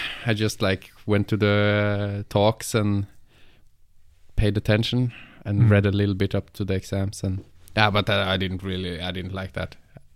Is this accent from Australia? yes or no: no; Norway; I'm from Norway. I'm from a really small place in Norway where nothing really happened.